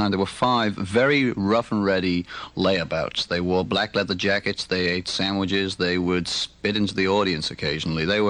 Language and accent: English; Liverpool, North West England, United Kingdom; born there; I was born in Liverpool.